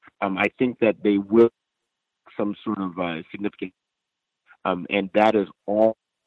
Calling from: Los Angeles, California, United States; I'm reporting from Los Angeles.

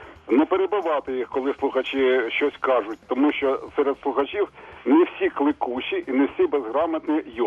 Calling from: Kharkiv, Kharkiv Oblast, Ukraine; я з Харкова.

